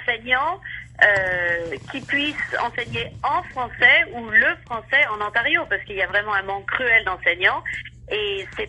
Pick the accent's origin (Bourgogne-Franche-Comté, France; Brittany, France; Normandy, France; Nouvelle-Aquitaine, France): Brittany, France; Brest; Ah effectivement, je suis bretonne, comme mon nom l'indique. Je suis aussi née à Brest